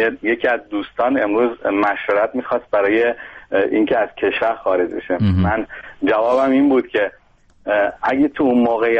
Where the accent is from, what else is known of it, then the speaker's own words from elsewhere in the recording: Iran; moved away as an adult; من بدون برنامه از ایران اومدم